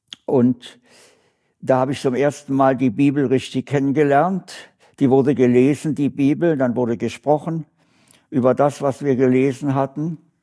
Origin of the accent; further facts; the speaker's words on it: Berlin, Germany; Nach einigen Jahren in Köln bei der Post wurde ich gebeten, in meine Heimatstadt Berlin mich doch versetzen zu lassen